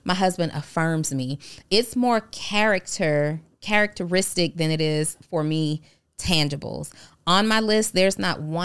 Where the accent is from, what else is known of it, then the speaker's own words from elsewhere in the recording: Atlanta, Georgia, United States; also born or lived in New Orleans; I was born in New Orleans, but I grew up and have lived most of my life here in Atlanta.